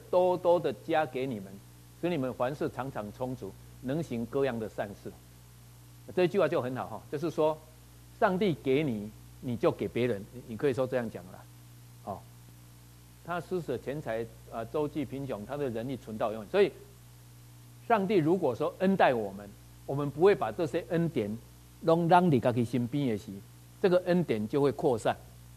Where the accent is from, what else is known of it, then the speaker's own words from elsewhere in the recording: Changhua, Changhua County, Taiwan; 我就是在很穷的彰化的乡下长大，虽然是彰化市，可是准备起拢惨呐。因为城市发展了，我们现在被包到都市里面，本来不是嘛。